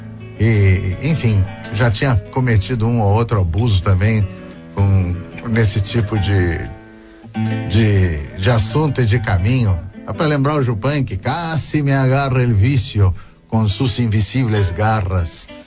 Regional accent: Rio Grande do Sul, Brazil; Porque eu nasci no Ernesto Dornelles. A cria da Azenha na esquina com a Ipiranga.

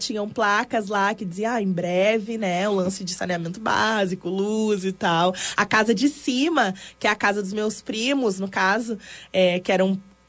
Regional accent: Porto Alegre, Rio Grande do Sul, Brazil; born there; Eu nasci em Porto Alegre. Mas a minha... Depois, quando eu tinha uns 10 anos, depois eu acho que com 12 anos, eu viajei pro interior com a minha avó.

